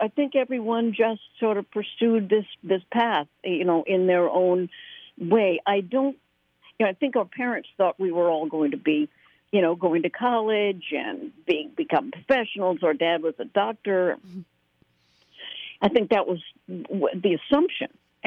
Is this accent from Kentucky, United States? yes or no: no; Chapel Hill, North Carolina, United States; And growing up in Chapel Hill, there was country music and bluegrass and pop music and the whole thing.